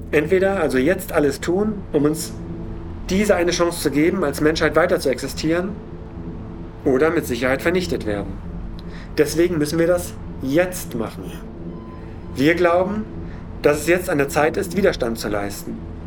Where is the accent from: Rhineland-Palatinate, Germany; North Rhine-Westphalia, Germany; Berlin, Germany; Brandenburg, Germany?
Rhineland-Palatinate, Germany; Ingelheim; ich komme aus Ingelheim